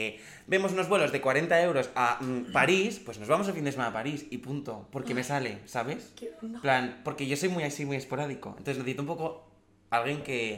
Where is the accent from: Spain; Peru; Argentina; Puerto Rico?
Spain; Jaca, Aragon; yo soy de Aragón, soy de Jaca, adoro Jaca y adoro mi tierra, pero se me quedó pequeña.